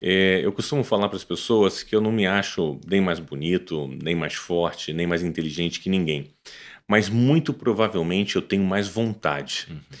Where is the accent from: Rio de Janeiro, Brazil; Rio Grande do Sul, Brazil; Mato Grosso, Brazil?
Rio de Janeiro, Brazil; A princípio, eu estava no Engenho de Dentro, né? Fui criado em Oswaldo Cruz, que é perto de Madureira, depois Engenho de Dentro, que é perto do Meia.